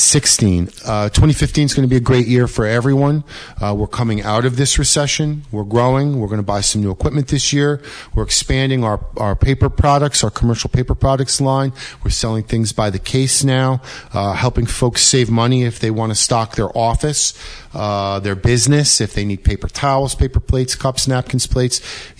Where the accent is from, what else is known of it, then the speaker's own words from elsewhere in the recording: Stone Ridge, New York, United States; You grew up in the sticks. I grew up out in Stone Ridge, you know, chasing frogs and turtles and just having a ball out here.